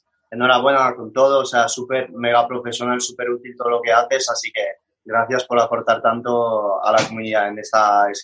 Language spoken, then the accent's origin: Spanish; France; accent: French; Spanish is a second language; moved away as an adult; now in Madrid, Spain; este acento no es de un barrio ahí chulo de Madrid, este acento es porque soy francés, pasé 19 años de mi vida en Francia, y luego me vine a Madrid para estudiar farmacia, que mis padres son españoles